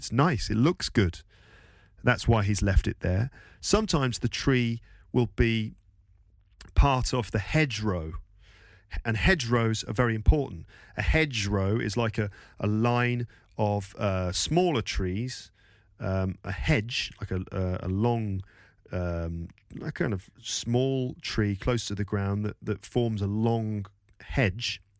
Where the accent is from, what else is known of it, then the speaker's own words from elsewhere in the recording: United Kingdom; I'm still British.